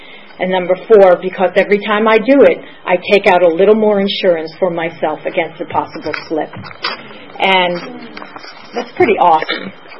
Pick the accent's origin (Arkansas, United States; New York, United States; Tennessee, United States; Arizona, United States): New York, United States; So what it was like was that I grew up in New York, and I'm the product